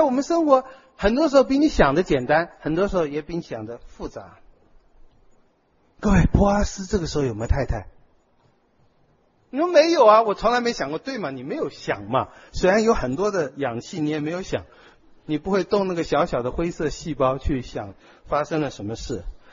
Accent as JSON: {"language": "Chinese", "country": "China", "said": "这种实际的善良不会像我们中国人说的千秋万岁名，寂寞身后事"}